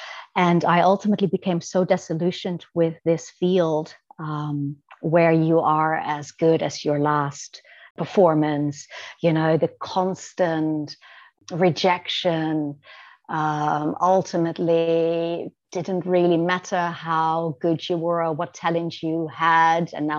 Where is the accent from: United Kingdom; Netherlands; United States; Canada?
Netherlands; moved away; also born or lived in Asia / Africa; I'm originally from the Netherlands, yet I have lived in Asia and Africa for the last 22 years. So I left the Netherlands at quite a young age.